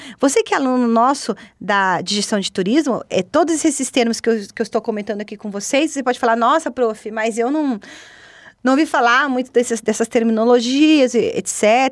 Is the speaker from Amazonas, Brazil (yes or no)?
no; Curitiba, Paraná, Brazil; nós que somos do Paraná, eu que sou do Paraná, de Curitiba